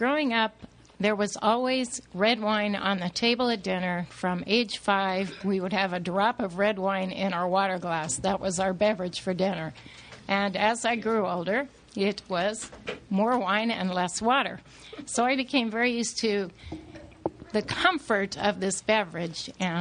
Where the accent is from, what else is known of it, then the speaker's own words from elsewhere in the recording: California, United States; I grew up in the Bay Area, born in San Francisco, and spent a lot of time here in Sonoma County in the wine country